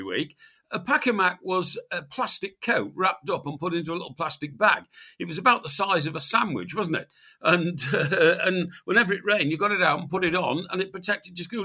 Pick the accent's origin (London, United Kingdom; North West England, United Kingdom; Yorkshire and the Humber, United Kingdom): North West England, United Kingdom; Chester; where I grew up in Chester, right on the border with Wales